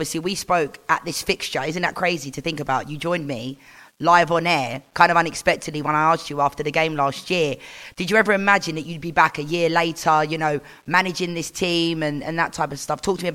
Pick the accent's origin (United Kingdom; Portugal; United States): United Kingdom; England; I'm English, obviously.